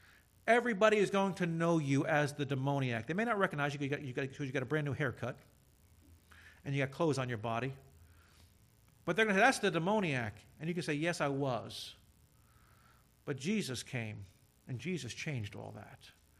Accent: Kearney, United States; They say, where'd you grow up? In Kearney? You're pastoring? In your hometown? Yeah.

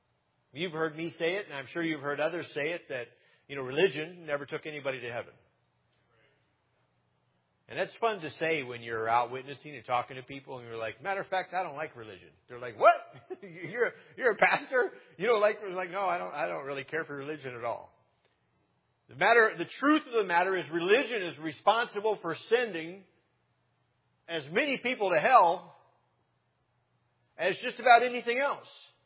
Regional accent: El Paso, Texas, United States; growing up in El Paso, Texas, the majority of my friends were Mexicans.

